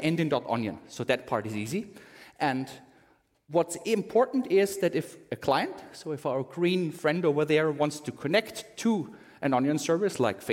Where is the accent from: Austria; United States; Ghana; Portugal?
Austria; English is a second language; at least in my home country in Austria.